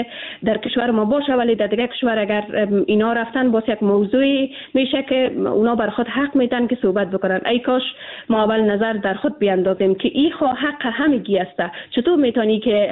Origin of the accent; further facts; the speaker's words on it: Afghanistan; ما به عنوان یک افغان